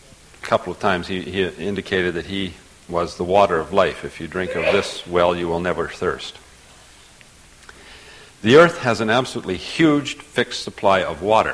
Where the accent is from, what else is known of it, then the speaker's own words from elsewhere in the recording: Canada; Here I am from Canada, we're metric.